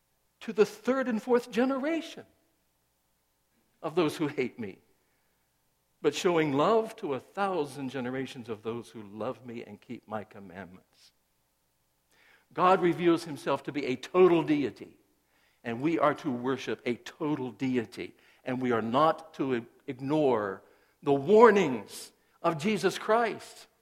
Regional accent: Rockingham, North Carolina, United States; When I was a child growing up in Rockingham, North Carolina, I was a good Presbyterian. I was born into a Presbyterian family.

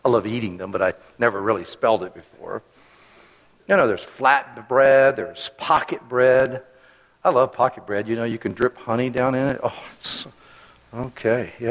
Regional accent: Florida, United States; I grew up in Florida, so it was quite warm.

